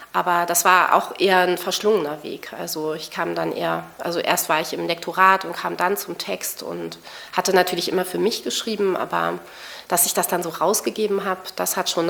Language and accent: German; Berlin, Germany; Und so kam ich dann mit 10 Jahren nach Berlin und fühle mich auch als Berlinerin. Also wenn mich jemand fragen würde, wo kommst du her, würde ich immer sagen, ich bin Berlinerin.